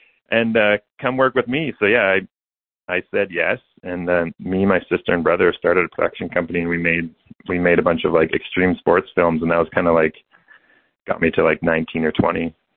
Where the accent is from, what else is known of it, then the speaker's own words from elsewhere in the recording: Canada; So I'm Canadian originally